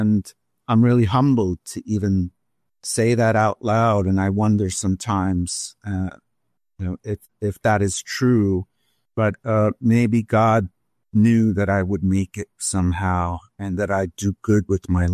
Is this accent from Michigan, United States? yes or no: no; New York City, New York, United States; So even though I grew up in New York City, that was certainly part of my upbringing.